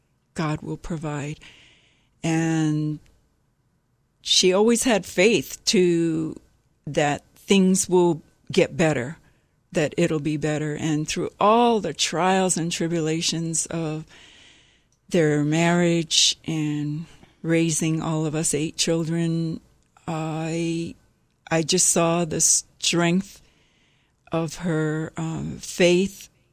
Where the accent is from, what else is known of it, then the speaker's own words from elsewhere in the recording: Kihei, Hawaii, United States; also born or lived in Oahu; In a little town on Maui called Kihei. I grew up as a farmer's daughter, the eldest of eight children, and so I worked on a farm until I was 12